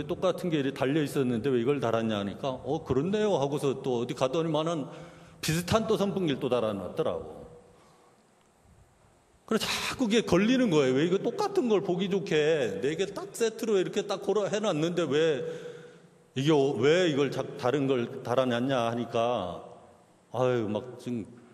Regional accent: Gangwon, South Korea; also born or lived in Jeolla; 제 고향은 전라도하고는 거리가 멀어져 강원도인데

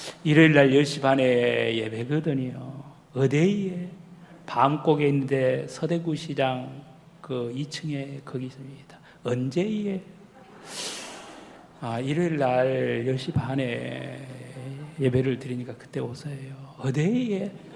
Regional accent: Gwangju, South Korea; 제가 태어나서 전 전라도 광주가 제 고향인데

